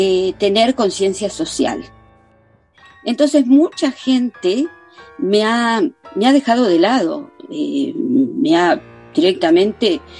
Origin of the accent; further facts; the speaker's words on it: Argentina; yo no vengo de Argentina, de la, digamos, aristócratas o de una esfera de gente rica.